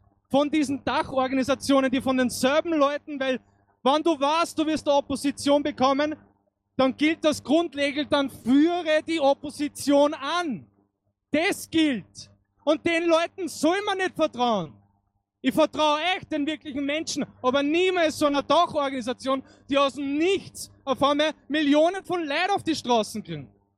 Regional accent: Vienna, Austria; nicht in meiner Heimatstadt in Wien jetzt nicht einmal mehr reden kann

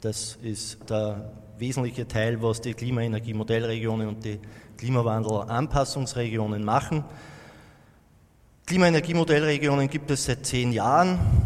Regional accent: Obergrafendorf, Lower Austria, Austria; Wie schon angekündigt, ich komme aus Obergrafendorf. Das ist in Niederösterreich, im Pilachtal.

